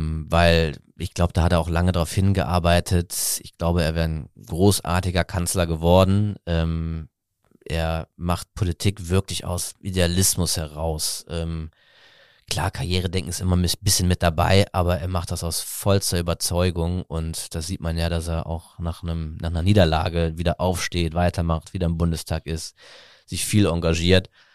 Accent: Aachen, North Rhine-Westphalia, Germany; da habe ich schon als kleiner Junge in meiner Heimatstadt Aachen Bilder von meinem Vater gesehen

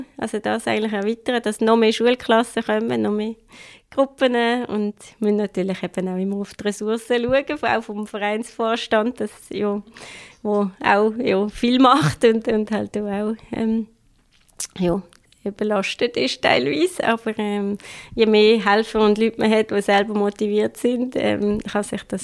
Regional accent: Buckten, Basel-Landschaft, Switzerland; dass ich aufgewachsen bin im Oberbasel, Biet, in Buchten.

